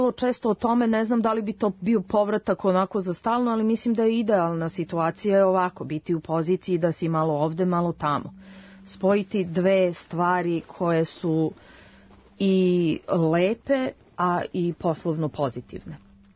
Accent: Serbia; Mi to shvatamo, mi smo Srbi prosto emotivni i sve shvatamo emotivno.

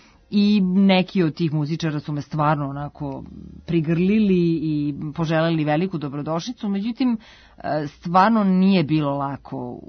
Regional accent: Serbia; accent: ekavian; Ja sam odrasla u Jugoslaviji, u zemlji bratstva, jedinstva i ljubavi

